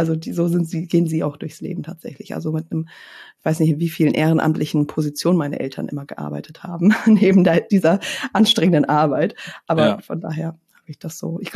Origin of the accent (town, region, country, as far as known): Lauenburg, Schleswig-Holstein, Germany; born or raised there